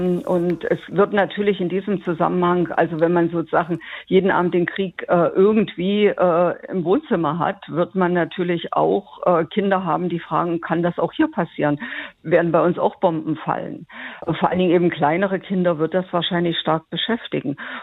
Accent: Germany; Also ich komme aus der DDR und ich habe in der Schule Zivilverteidigung gehabt

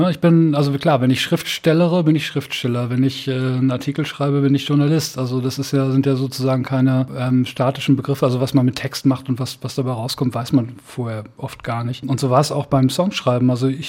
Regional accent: Bad Salzuflen, North Rhine-Westphalia, Germany; komme ich aus Bad Salzuflen. Also das nächste Kreiskrankenhaus war in Herford, aber Bad Salzuflen ist mein Heimatort, da bin ich groß geworden.

